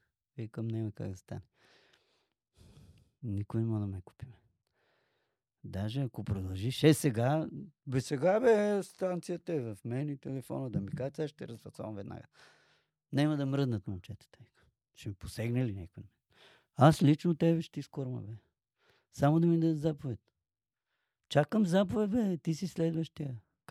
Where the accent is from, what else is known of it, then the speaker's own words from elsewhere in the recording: Dolni Okol, Sofia Province, Bulgaria; Аз съм роден и израсъл в Долни и Горни Окол. На 12 км.